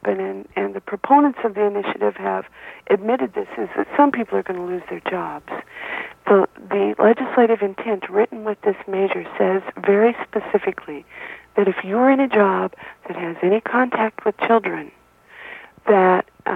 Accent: Oregon, United States; I grew up in Oregon. I was born here.

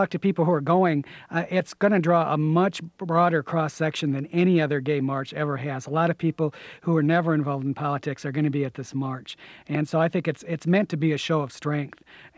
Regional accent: Aurora, Illinois, United States; I grew up in Aurora, Illinois, which was at that time extremely conservative part of the country.

